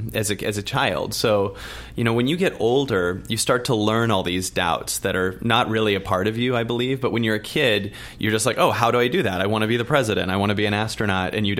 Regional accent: Seattle, Washington, United States; now in Calabasas, United States; I'm originally from Seattle.

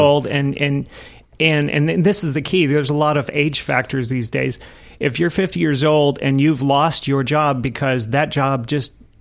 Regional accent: Fresno, California, United States; I grew up in Fresno, California, you know, the place that people make fun of in the movies right.

